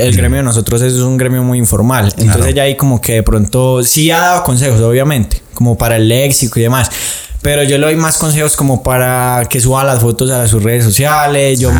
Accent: Ocaña, Norte de Santander, Colombia; now in Medellín, Colombia; Nosotros no somos de acá de Medellín, ¿sí o qué? Entonces, ¿De Ocaña, son? Norte de Santander, un pueblo por cerca de Cúcuta.

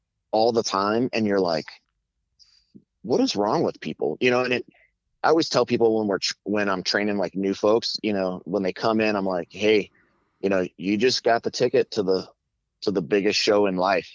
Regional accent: Carbondale, Illinois, United States; So I grew up in Southern Illinois, in a town called Carbondale.

